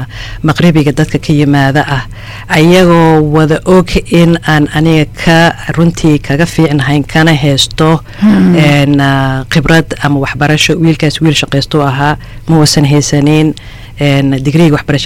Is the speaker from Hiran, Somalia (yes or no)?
no; Mogadishu, Banaadir, Somalia; anigoo ah qof Soomaali ah Somali South ka ah maalin markay hore Muqdisho ayaan ku dhashay ku koray